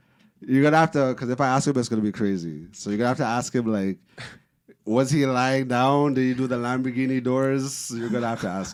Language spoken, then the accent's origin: English; Jamaica; I'm from Jamaica, yeah?